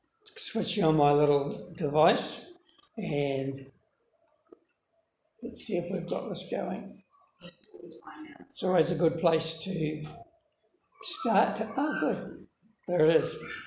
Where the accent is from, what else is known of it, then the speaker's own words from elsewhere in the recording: Dunedin, Otago, New Zealand; born there; I was born in Dunedin and my mum attended the Caversham Baptist Church.